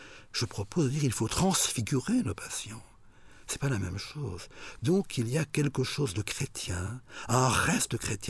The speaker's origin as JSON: {"language": "French", "country": "Belgium", "said": "Je suis belge, européen, professeur, sexe masculin, père"}